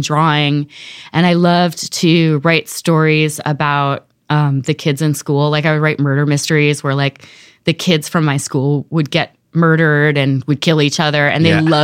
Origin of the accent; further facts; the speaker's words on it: Washington, D.C., United States; also born or lived in Atlanta, Georgia; So I lived outside of Washington, D.C. when I was in high school. And then, I was born in outside of Atlanta, Georgia, because my dad was always kind of moving to the big cities